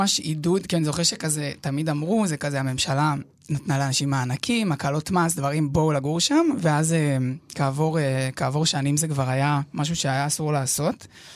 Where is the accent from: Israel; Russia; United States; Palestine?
Palestine; Gush Katif, Gaza Strip; כן, אני גדלתי בגוש קטיף